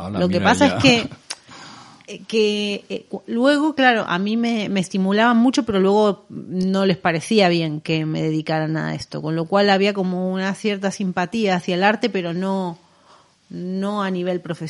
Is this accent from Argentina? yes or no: yes; Buenos Aires, Argentina; now in Spain; Mi infancia la pasé en Buenos Aires, así que tenía esta conexión fuerte con la música y con el cine musical.